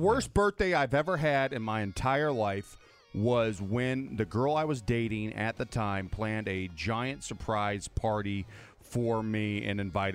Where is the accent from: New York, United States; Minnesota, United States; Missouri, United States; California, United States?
Missouri, United States; St. Louis; I'm from St. Louis, and there's a place called Emo's Pizza in St. Louis